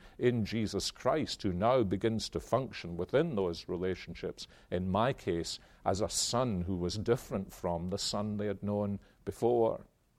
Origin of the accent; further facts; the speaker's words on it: Scotland, United Kingdom; Now, that's one of the privileges of being Scottish.